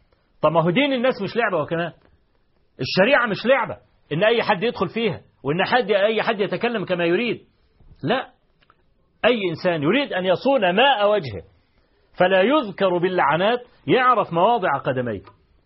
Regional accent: Egypt; احنا كمصريين عارفين ابو لمعة الاصلي

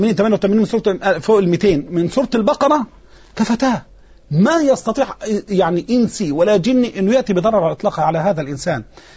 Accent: Dakahlia, Egypt; الندوة السنوية غدا في قريتي في ديم الشلت مركز ديكنس دا قهلية

